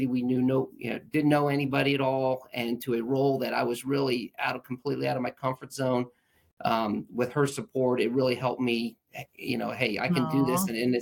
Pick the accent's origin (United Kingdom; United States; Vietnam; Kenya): United States; Columbus, Ohio; now in Cincinnati, United States; I was from Columbus originally, but moved my family down to the Cincinnati area and took the sales role.